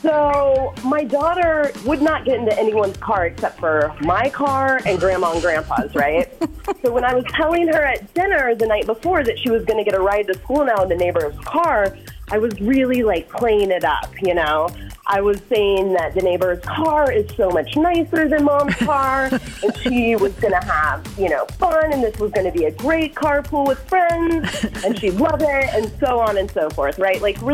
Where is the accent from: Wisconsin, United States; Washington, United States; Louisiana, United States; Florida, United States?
Wisconsin, United States; Sun Prairie; I'm from Sun Prairie